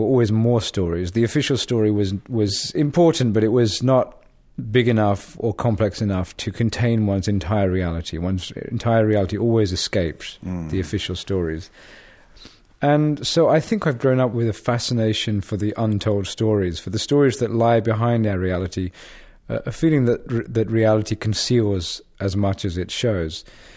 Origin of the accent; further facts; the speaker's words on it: England, United Kingdom; I grew up in England with really a very conventional English upbringing, except that my family would go to Calcutta every few years